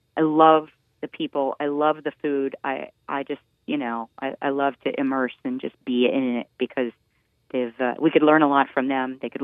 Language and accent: English; Florida, United States; I mean, I'm from Florida, so give me some good Southern food and I'm pretty happy.